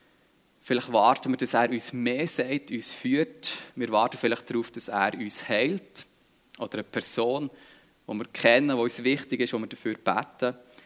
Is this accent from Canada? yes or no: no; Switzerland; Ich persönlich, ich kann auch über mich sagen, ich bin nicht der geduldigste Mensch als Schweizer, vermutlich.